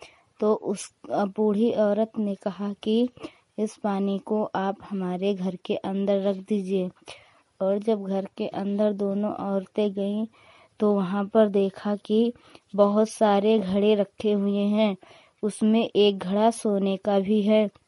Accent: Hariharpur, Uttar Pradesh, India; मैं हरिहरपुर गांव जिला सरावस्ती की रहने वाली हूँ।

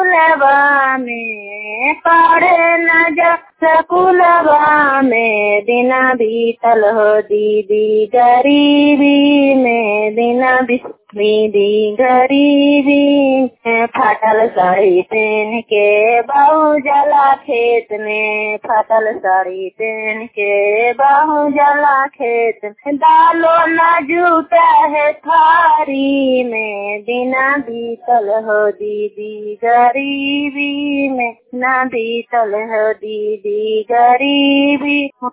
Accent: Nagarnausa, Bihar, India; और मैं नालंदा जिला नालंदा जिला नगर नौसा ब्लॉक के रहने वाली हूँ

